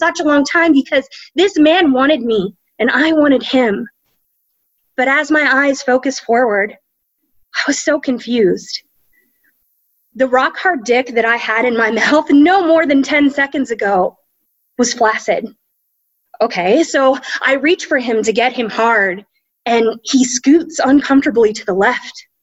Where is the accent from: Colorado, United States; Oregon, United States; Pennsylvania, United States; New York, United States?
Pennsylvania, United States; Fairchance; My hometown of Fairchance, Pennsylvania is small.